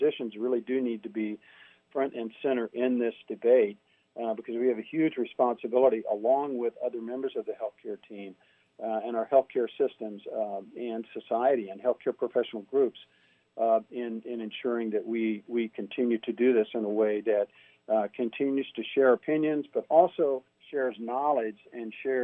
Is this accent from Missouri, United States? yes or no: yes; Moberly, Missouri, United States; As I entered practice in 1980 in my hometown of Moberly, Missouri, I practiced general internal medicine